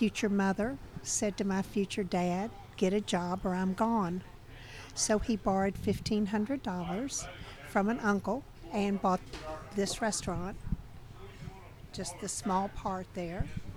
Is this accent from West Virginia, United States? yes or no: yes; Huntington, West Virginia, United States; born there; And I was born in Huntington, West Virginia. And I was born in December the 23rd, 1940.